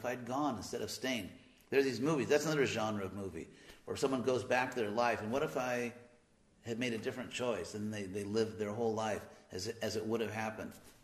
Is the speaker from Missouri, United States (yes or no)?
no; Los Angeles, California, United States; I'm from Los Angeles, so ask me anything about movies.